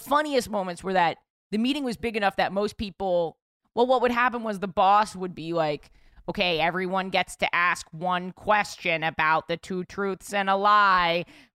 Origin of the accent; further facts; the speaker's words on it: Milwaukee, Wisconsin, United States; I was born and raised in Milwaukee.